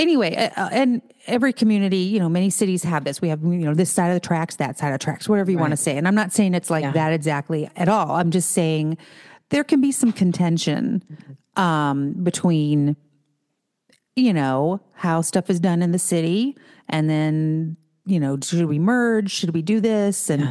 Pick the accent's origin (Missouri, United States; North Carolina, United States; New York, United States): Missouri, United States; St. Louis; I've been born and raised in St. Louis, you know, county and U City, and then now out here more in the county a little bit.